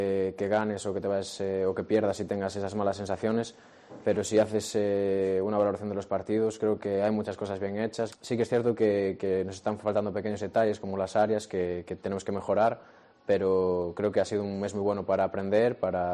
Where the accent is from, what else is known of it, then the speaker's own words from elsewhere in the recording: Galicia, Spain; sobre todo los que somos gallegos, los que somos de aquí